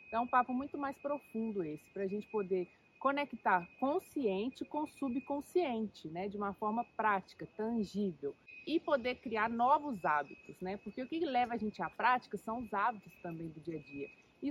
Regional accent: Minas Gerais, Brazil; Benza Deusa veio para Minas Gerais, minha terrinha

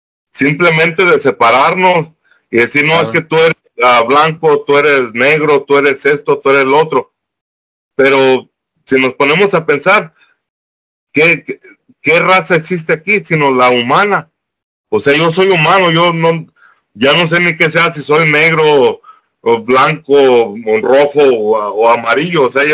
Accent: Mexico; Yo como mexicano, yo nunca le he hecho ningún mal ni a ninguna persona de Centroamérica

